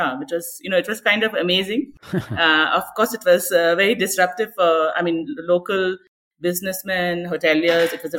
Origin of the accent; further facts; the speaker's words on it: Kodaikanal, Tamil Nadu, India; what's happening to all hill stations is happening right here in my hometown.